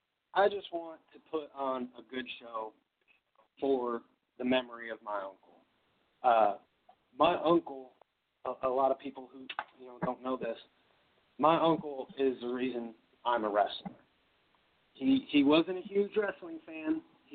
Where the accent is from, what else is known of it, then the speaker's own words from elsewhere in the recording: Madison, United States; now in Louisville, United States; I was originally from Madison, so when they were downtown, it wasn't that big of an issue to get there. But, you know, when I moved to Louisville, it was definitely a little bit, you know, tougher to get rides out